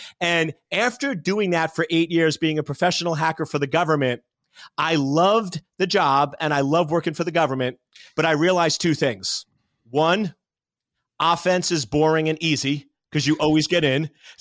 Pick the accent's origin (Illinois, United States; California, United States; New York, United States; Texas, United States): New York, United States; accent: New York; So I grew up in New York, so you'll get a little bit of the Joey Buttafuoco accent when I get